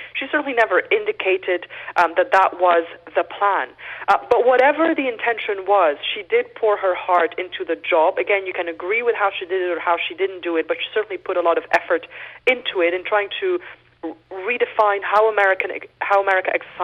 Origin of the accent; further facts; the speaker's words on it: Beirut, Beirut Governorate, Lebanon; English is a second language; moved away as an adult; now in United States; I grew up in Beirut with a lot of questions about American power